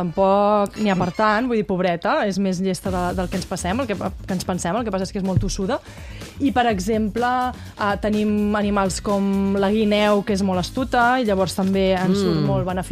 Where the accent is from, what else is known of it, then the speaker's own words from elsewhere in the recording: Arenys de Mar, Catalonia, Spain; nosaltres que som d'Arenys de Mar i venim de terres marineres